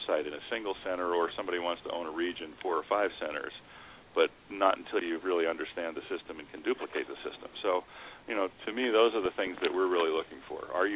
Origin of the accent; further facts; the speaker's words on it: Toms River, New Jersey, United States; Really? I grew up in Toms River.